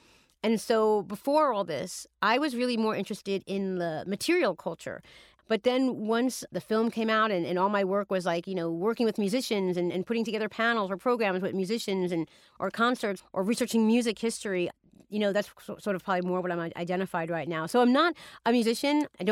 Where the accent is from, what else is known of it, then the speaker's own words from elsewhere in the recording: New York City, New York, United States; So I'm actually from the Bronx